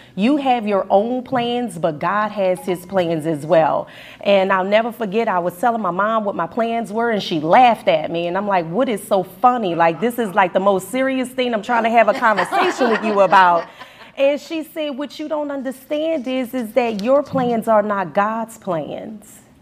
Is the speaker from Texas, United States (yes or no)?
no; New Orleans, Louisiana, United States; I was born and raised in New Orleans. Great parents. My mom's a school teacher. My dad worked in construction